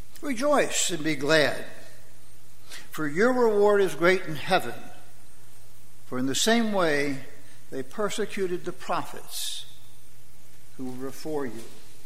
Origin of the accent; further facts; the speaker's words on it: the South, United States; Many of you know I grew up in the South.